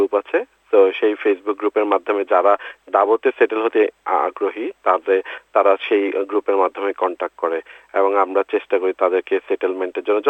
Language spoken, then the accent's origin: Bangla; Bangladesh; আমার জানা মতে জি, আমি প্রথম বাংলাদেশি এই অ্যাওয়ার্ডটা পেয়েছি।